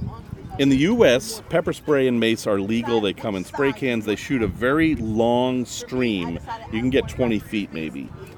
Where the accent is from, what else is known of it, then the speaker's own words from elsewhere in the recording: Illinois, United States; Lauren is from Missouri. I am from Illinois.